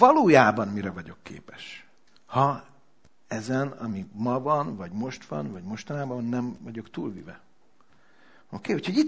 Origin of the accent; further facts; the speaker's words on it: Hungary; Tehát, vagy itt születtem, akkor hiába kötöm szorosra a coffomat, meg ilyenek, hogy húzza szememet, akkor se leszek kínai. Tehát magyar vagyok, és örülök neki.